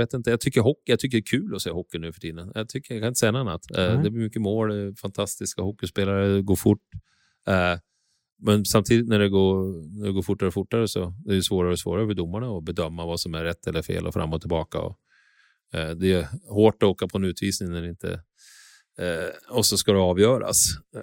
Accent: Örnsköldsvik, Västernorrland County, Sweden; jag har ju jättekul när jag är hemma i Övik. Det är bara att jag inte hinner hem så ofta.

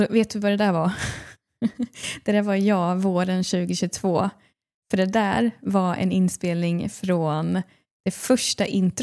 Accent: Linköping, Östergötland, Sweden; jag växte upp i Linköping. Jag hade liksom en ganska så här en vanlig barndom. Du vet, bodde i ett villaområde, mamma, pappa, lillebror.

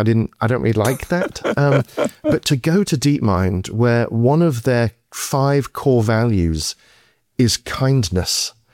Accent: England, United Kingdom; accent: British; moved away as an adult; now in United States; started my career in England, hence my outrageous British accent, but I now live on the, the west coast of the US.

